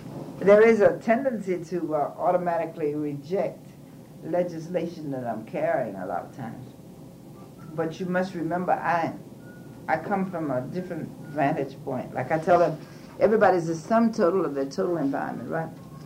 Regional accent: Miami, Florida, United States; Born and raised in Miami, just where, right in the area that I'm representing.

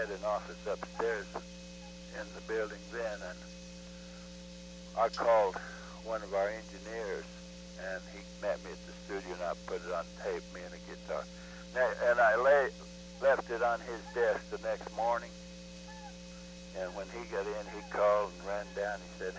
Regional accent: Missouri, United States; Well, I grew up in the Missouri Ozarks.

